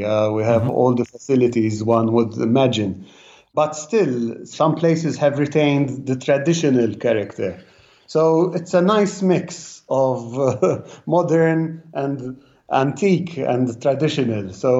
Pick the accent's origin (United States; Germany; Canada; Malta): Malta; we are born and bred in Malta. We are native of this tiny island, yeah? We travel a lot, but somehow we keep returning back home.